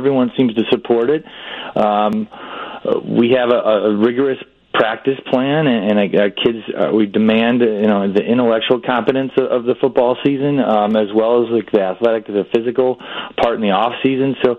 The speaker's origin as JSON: {"language": "English", "region": "Illinois", "country": "United States", "said": "I'm originally from the South Suburbs, moved to Chicago when I was playing in the NFL"}